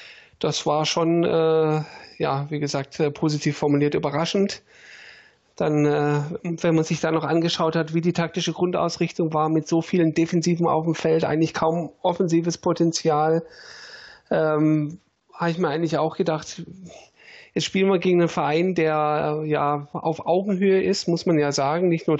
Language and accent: German; Bad Cannstatt, Baden-Württemberg, Germany; born there; Aber ich bin in Bad Cannstatt geboren im September